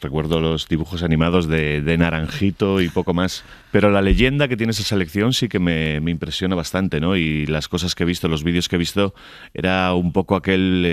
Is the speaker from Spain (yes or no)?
yes; Galicia, Spain; La baguette, que como gallego tengo que decir que es un pan infame, absolutamente.